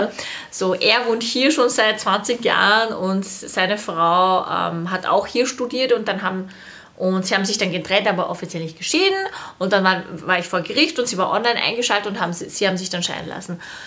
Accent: Austria; also born or lived in Netherlands; Ich bin in Wirklichkeit eine Österreicherin, deshalb bin ich aus den Niederlanden wieder nach Österreich gekommen.

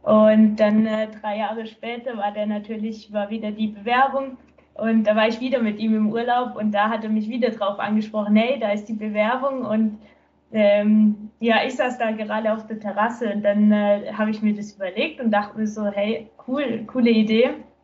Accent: Baden-Württemberg, Germany; Ich bin in der Nähe von Stuttgart aufgewachsen.

